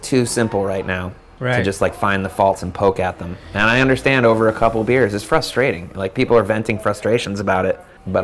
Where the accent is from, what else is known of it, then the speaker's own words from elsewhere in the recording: San Francisco, California, United States; when you meet somebody older and you're like, I'm from San Francisco, they're like, wow, right.